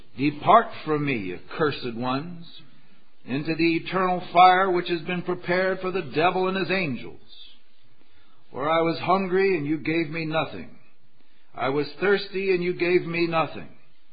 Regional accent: New York, United States; And you can see, since I come from New York, I'm very different from you.

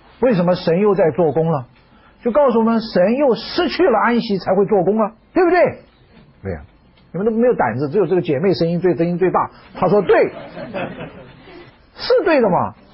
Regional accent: China; 可是我们中国人说人常常有个毛病

